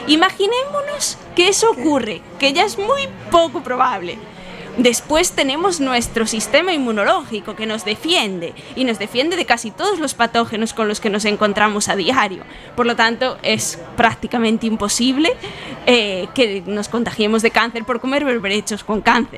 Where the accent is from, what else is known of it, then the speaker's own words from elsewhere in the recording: Viveiro, Galicia, Spain; Yo me crié en Viveiro, que es un pueblo en la Mariña Lucense